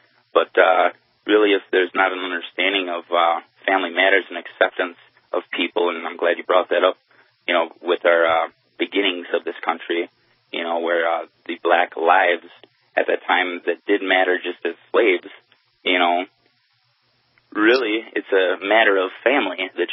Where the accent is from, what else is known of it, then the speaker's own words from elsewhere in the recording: United States; I'm really an American, really. That's what I am.